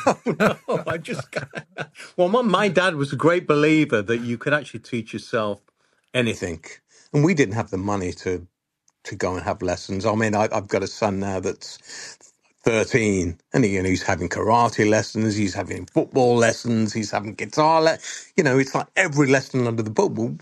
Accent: Birmingham, West Midlands, United Kingdom; we grew up on Bond movies and, you know, there we were in a very dark and dank Birmingham growing up.

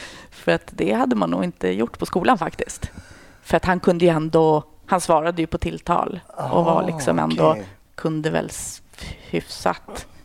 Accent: Uppsala County, Sweden; now in Stockholm, Sweden; Jag är född i Stockholm, men sen är jag uppväxt utanför Uppsala. Mm. Men jag flyttade tillbaka till Stockholm när jag började på polishögskolan.

